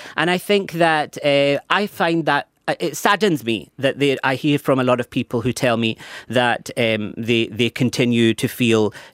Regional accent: Pakistan; I am Pakistani

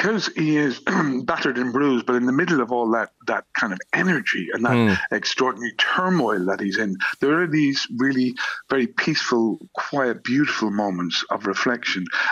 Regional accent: Ireland; You know, as Irish people, sometimes we get lost a bit and we try and find our way through things.

